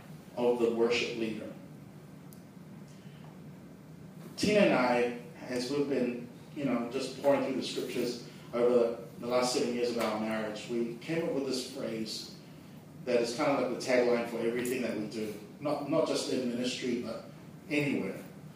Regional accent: Singapore; You know, I come from Singapore where people are defined by their or the careers.

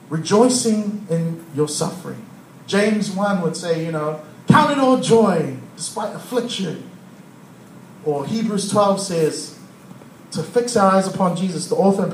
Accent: New Zealand; Sure, I'm a Kiwi. Sure, I'm from New Zealand. And I'm proud to be from New Zealand. I'm proud to be a Samoan.

